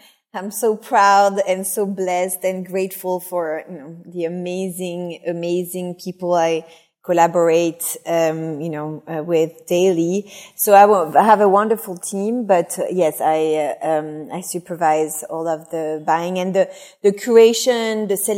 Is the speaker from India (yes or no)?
no; Cognac, Nouvelle-Aquitaine, France; accent: French; English is a second language; moved away; also born or lived in Paris; So in case you haven't realized with my very discreet French accent, I'm French. I grew up in France. I grew up actually in a place called Cognac, which is in the southwest of France